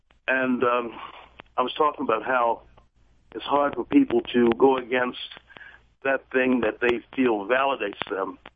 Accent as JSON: {"language": "English", "town": "Baltimore", "region": "Maryland", "country": "United States", "said": "I don't tell the person who answers the phone that I'm from Baltimore"}